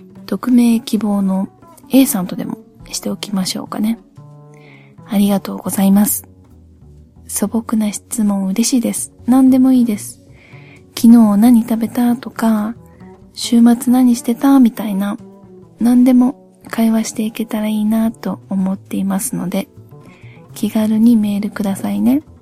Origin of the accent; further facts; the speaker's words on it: Okayama, Japan; born there; also born or lived in Hiroshima; は岡山生まれの岡山在住でございます途中ちょろっと広島にも住んだことはありますが、